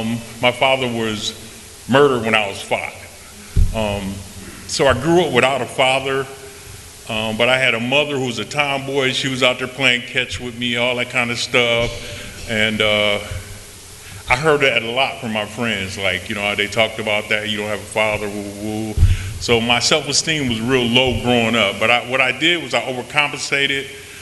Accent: Racine, Wisconsin, United States; also born or lived in Milwaukee; I'm actually what people down here call a Yankee. I'm from Wisconsin, Milwaukee, Wisconsin, Racine, Wisconsin. Born and raised up there. Parents came from Mississippi.

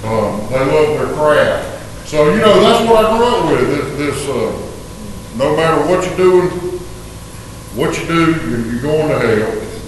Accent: Georgia, United States; I was born and raised in South Georgia. I don't know if y'all can tell that by how I talk, but I was.

